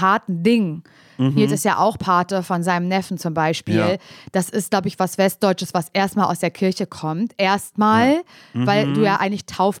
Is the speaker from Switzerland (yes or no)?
no; East Germany, Germany; Ich komme aus Ost-Germany, aus Eastern Germany, aus Ostdeutschland.